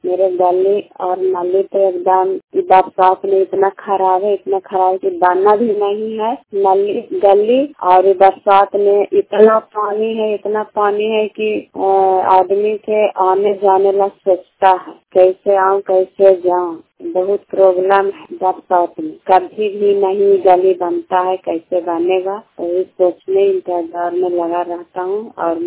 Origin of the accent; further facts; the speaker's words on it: Fatehpur, Bihar, India; फतेहपुर के रहने वाला हूँ, मकराता पंचायत, जिला नालंदा, परातसराय दलाव।